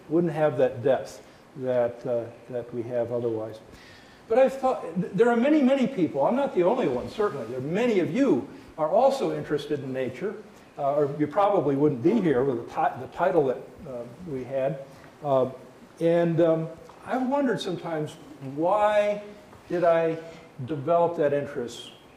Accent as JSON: {"language": "English", "region": "the South", "country": "United States", "tie": "born or raised there", "said": "A couple of friends of mine who I grew up with in the South had gone to Forest Lake"}